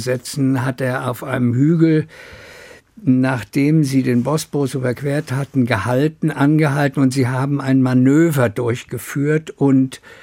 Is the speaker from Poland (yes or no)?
yes; Międzyrzecz, Lubusz Voivodeship, Poland; born there; ich bin da geboren und ich werde im Pass geführt bis heute als geboren in Meseritz in Brandenburg. Und Meseritz gehört heute zu Polen.